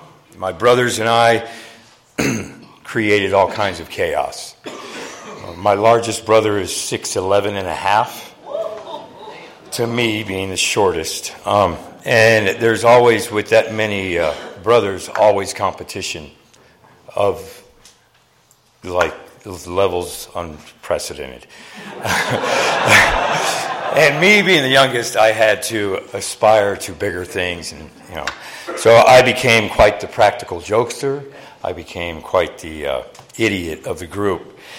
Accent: Parris Island, South Carolina, United States; also born or lived in San Diego, California; I was born here in San Diego. My father received a promotion from being a drill instructor here, and we were transferred to Parris Island, South Carolina, where I was raised.

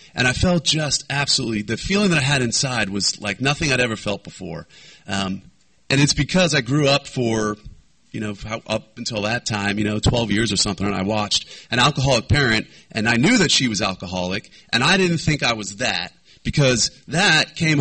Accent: New York, United States; I moved back home. I'm from New York as well.

